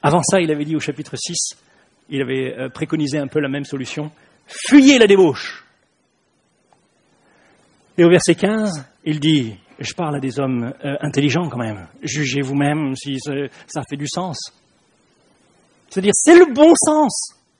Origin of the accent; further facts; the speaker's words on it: France; On est français. Ça, c'est plus fort que nous.